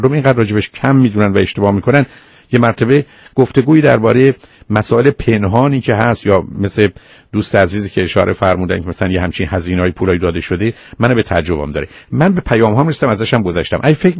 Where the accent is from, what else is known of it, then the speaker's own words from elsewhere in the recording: Iran; born there; کل ماهایی که در امریکا هستیم که تولدمون در ایران بوده